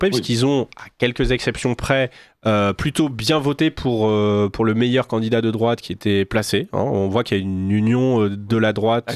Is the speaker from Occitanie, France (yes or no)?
no; Auvergne-Rhône-Alpes, France; Voilà, pour ma ville natale, ça me fait très plaisir.